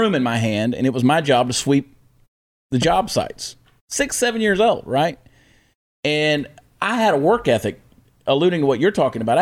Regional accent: Augusta, Georgia, United States; I was driving in my hometown, Augusta, Georgia. I was driving through my hometown the other day.

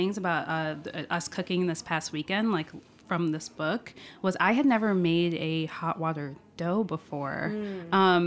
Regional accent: Maryland, United States; And I grew up in Maryland, so like I'd rather have a crab.

